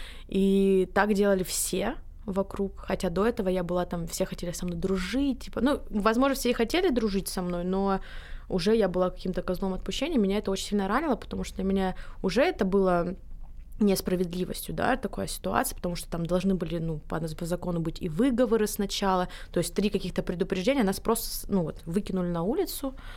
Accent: Belaya Kalitva, Rostov Oblast, Russia; Я из Белой Калитвы, Ростовская область.

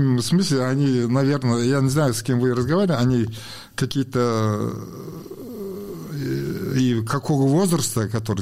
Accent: Kazaly, Kyzylorda Region, Kazakhstan; Мен Қазалы өңірінің тумасымын.

